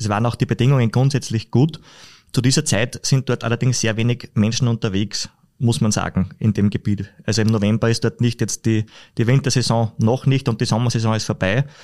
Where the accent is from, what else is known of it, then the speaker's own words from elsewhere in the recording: Upper Austria, Austria; Bei uns in Oberösterreich sind ja die meisten Berge aus Kalkstein